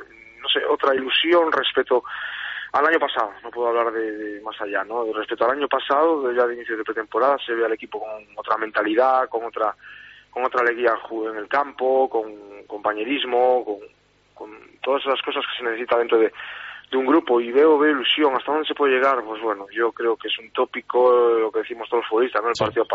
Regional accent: Vigo, Galicia, Spain; soy vigués y me he criado allí, ¿no? Yo creo que toda mi gente, toda mi familia, pues la tengo en Vigo y son celtistas.

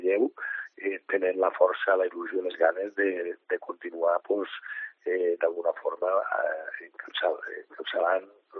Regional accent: Peníscola, Valencian Community, Spain; Mai hagués pogut pensar que hagués sigut l'alcalde del meu poble

